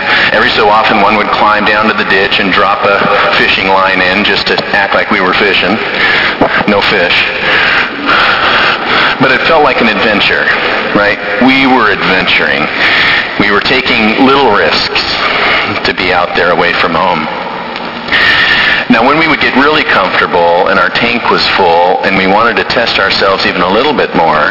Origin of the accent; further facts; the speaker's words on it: Washington, United States; I grew up in Central Washington State, the part of the state that is on fire right now, because in the summer it is dry.